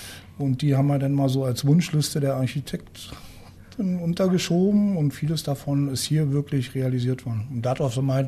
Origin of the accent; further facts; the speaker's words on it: Wittenberg, Saxony-Anhalt, Germany; now in Berlin, Germany; Lutherstadt Wittenberg eigentlich.